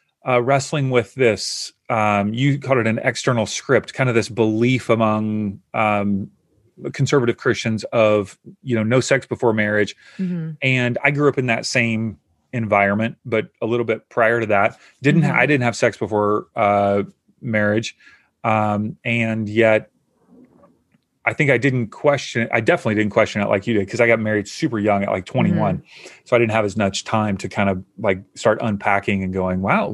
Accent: Kentucky, United States; I grew up in Kentucky.

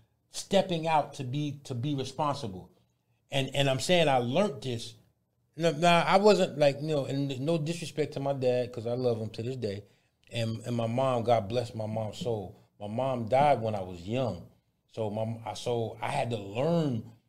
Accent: New York, United States; York. I'm from the NY.

